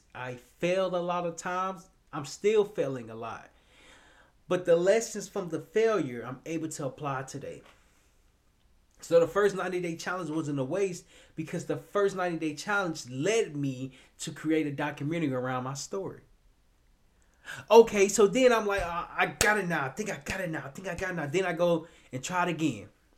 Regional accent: Little Rock, Arkansas, United States; So I'm from Little Rock, Arkansas. I was raised by a single mother who raised three boys by herself.

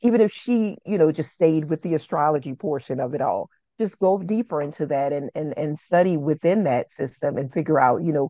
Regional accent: New Orleans, Louisiana, United States; I growing up in New Orleans, there wasn't a lot of you know, just shunning people for

